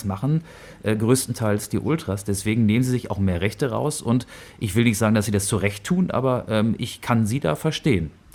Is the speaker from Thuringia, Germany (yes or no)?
no; Hamburg, Germany; der Zug, der mich dann von Hannover zurück in meine Heimatstadt Hamburg geführt hat.